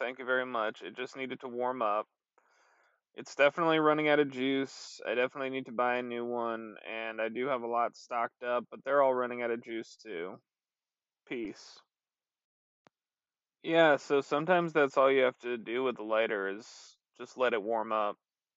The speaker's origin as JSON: {"language": "English", "town": "Guilford", "region": "Connecticut", "country": "United States", "said": "Bic is from Connecticut, like me. I'm also from Connecticut. Bic is from Shelton, Connecticut, and I'm from Guilford, Connecticut."}